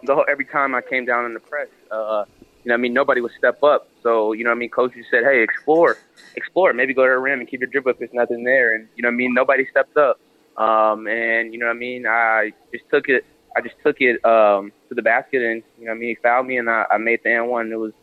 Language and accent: English; Chicago, Illinois, United States; I've done that all my life. Growing up in Chicago, you play AAU and you play versus high school teams who press you 24/7 all day and all night